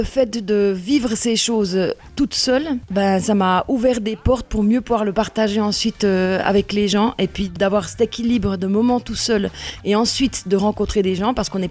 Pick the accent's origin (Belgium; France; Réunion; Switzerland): Switzerland; En 2007, j'ai quitté la Suisse à pied.